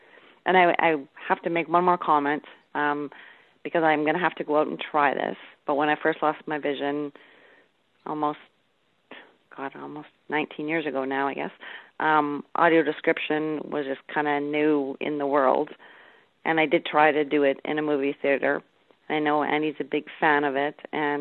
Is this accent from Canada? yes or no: yes; Winnipeg, Manitoba, Canada; some of you know that I'm from Winnipeg, Canada, Winnipeg, Manitoba, Canada, which is just in the middle